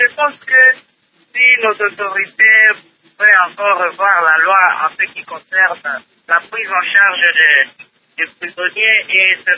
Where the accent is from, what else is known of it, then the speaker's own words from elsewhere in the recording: Beni, North Kivu, DR Congo; Surtout ici chez nous à Béni